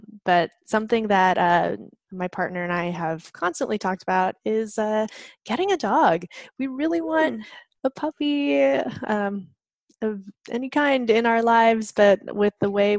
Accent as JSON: {"language": "English", "town": "San Diego", "region": "California", "country": "United States", "tie": "born there", "said": "So my parents immigrated over from Taiwan. I was born in San Diego, actually."}